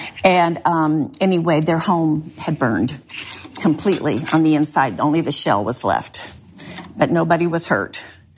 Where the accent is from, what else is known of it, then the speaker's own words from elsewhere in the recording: Rochester, New York, United States; born there; I was born in 1954 in Rochester, New York. My dad was going to the Eastman School of Music at the time, getting his master's degree.